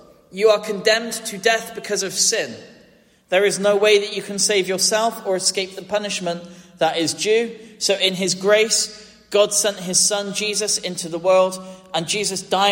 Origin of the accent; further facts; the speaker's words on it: Gloucester, South West England, United Kingdom; So I was born in Gloucester and grew up in that house through the choices of others.